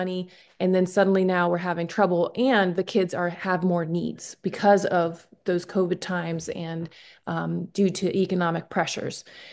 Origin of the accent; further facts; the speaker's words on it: Helvetia, West Virginia, United States; So I grew up here in Helvetia, which is served by Pickens School, and I was a student from around 89 to 2000 at Pickens School.